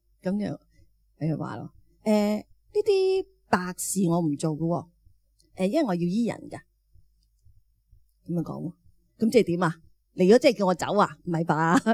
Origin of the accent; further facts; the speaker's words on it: China; 咁你知我系中国人啦